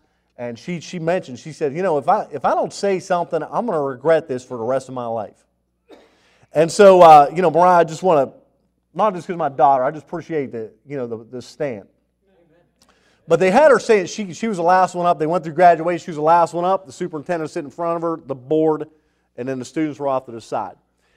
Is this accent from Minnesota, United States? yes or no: no; Brighton Township, Pennsylvania, United States; from Beaver, so which is where I'm from. I'm from Brayton Township, and I went to Beaver.